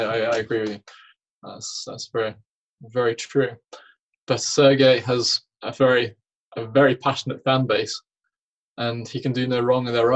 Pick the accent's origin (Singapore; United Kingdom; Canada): United Kingdom; England; I'm English. I was a junior associate when I was nine years old.